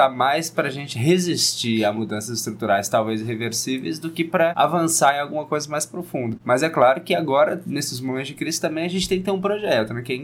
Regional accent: São Paulo, Brazil; eu mesmo sou de São Paulo, né?

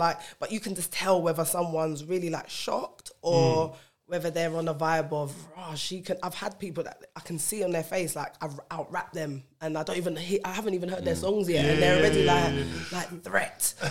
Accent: Jamaica; Like, I'm Jamaican and it's just taken till now, like, that I listen to Bashment.

